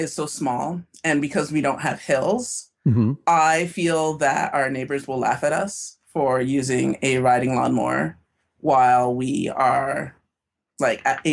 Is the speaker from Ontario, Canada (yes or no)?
yes; Toronto, Ontario, Canada; I am from Toronto.